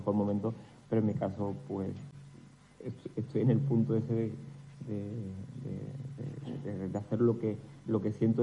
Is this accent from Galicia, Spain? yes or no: no; Linares, Andalusia, Spain; born there; yo nací en Linares y resucitado en Madrid.